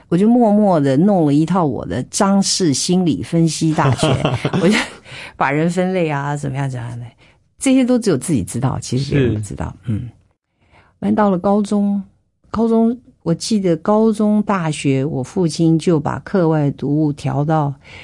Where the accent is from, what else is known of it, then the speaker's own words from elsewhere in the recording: Keelung, Taiwan; 所以我在基隆暖暖国小，现在讲叫做小一到小六，我是基隆暖暖国小科班出生的。